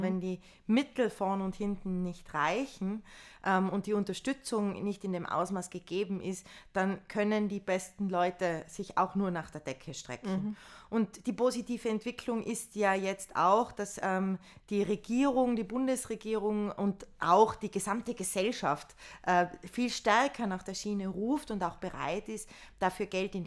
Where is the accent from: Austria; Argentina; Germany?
Austria; Tyrol; Und wenn man mein Heimatbundesland Tirol nimmt, da sind ja sehr viele Berge.